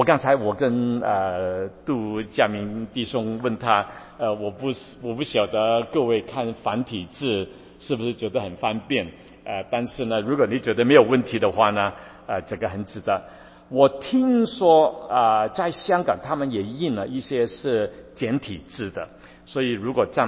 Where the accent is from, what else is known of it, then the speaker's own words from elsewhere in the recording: Guangdong, China; 所以我们广东话就是很麻烦，我们广东人学其他的言语也是很困难